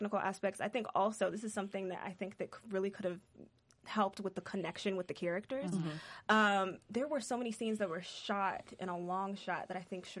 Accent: Atlanta, Georgia, United States; And especially for me, because I'm from Atlanta, and I'm like, oh, God.

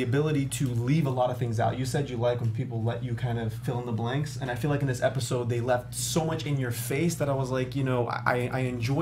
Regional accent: Atlanta, Georgia, United States; I'm from Atlanta. I went to high school in Atlanta, Forsyth County.

